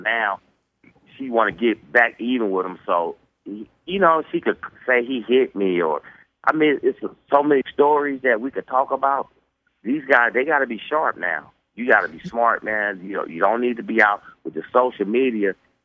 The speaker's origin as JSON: {"language": "English", "town": "Oakland", "region": "California", "country": "United States", "tie": "born or raised there", "said": "because I am from Oakland. I grew up back, you know, when you stood up and fight for what you want, man."}